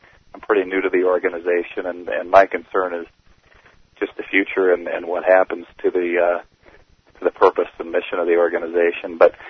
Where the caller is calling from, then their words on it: Grand Rapids, Michigan, United States; I'm from Grand Rapids, Michigan.